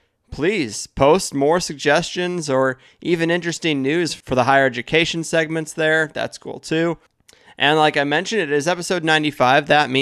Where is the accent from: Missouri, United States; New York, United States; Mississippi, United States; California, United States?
California, United States; San Diego; from San Diego